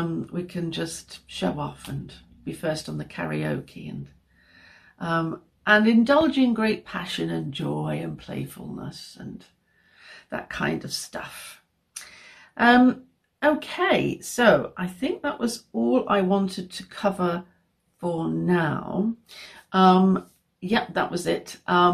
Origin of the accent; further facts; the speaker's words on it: England, United Kingdom; because I'm English, we always talk about the weather.